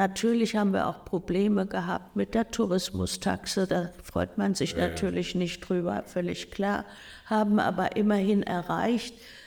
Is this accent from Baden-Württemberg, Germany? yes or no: yes; Mannheim, Baden-Württemberg, Germany; now in Hamburg, Germany; Ja, ich bin in Mannheim, teilweise in Mannheim aufgewachsen und habe schwäbische Wurzeln.